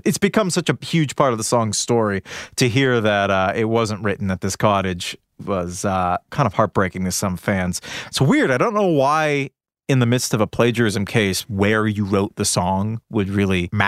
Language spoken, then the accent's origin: English; New England, United States; So, like, I'm from New England, so to me it's like someone saying